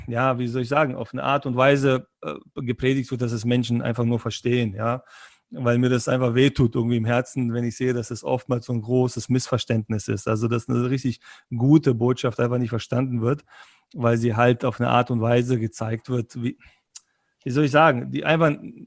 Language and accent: German; Berlin, Germany; Ich bin Berliner, also das heißt, ich habe sogar zu Hause an meinem Büro den Berliner Bären als Wappen sogar hängen.